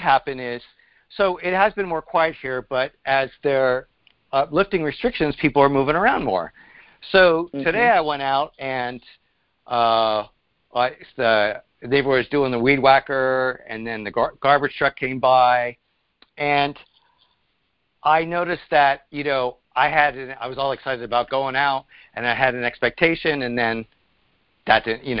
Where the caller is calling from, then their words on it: Pennsylvania, United States; I'm calling from Pennsylvania.